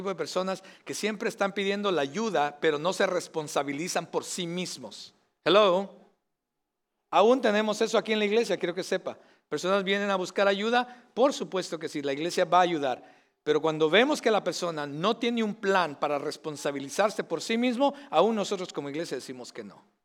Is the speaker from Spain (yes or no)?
no; Mexico; Y yo le dije, soy de México. Dijo, ay, ¿de México? Yo no sé qué, qué tenemos mal los mexicanos, ¿verdad?